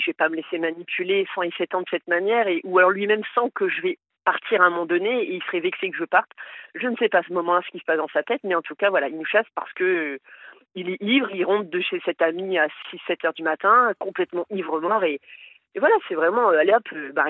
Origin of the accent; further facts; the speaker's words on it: Hauts-de-France, France; moved away; on m'a fait quitter ma région natale, des Hauts-de-France, on m'a fait quitter une maison que j'ai adorée en région parisienne. On m'a fait venir dans un autre département.